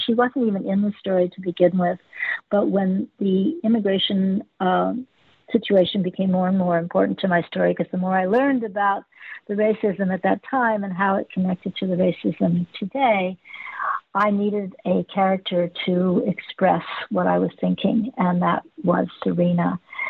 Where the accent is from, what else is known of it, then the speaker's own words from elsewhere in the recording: Ireland; Rosie is a marvelous Irish character. I'm Irish, so I like having Rosie in the story.